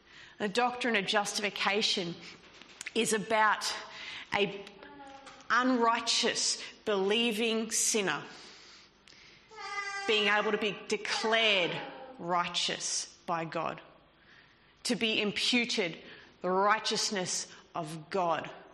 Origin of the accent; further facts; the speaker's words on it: Australia; accent: broad Australian; I'm probably butchering that with my broad Australian accent there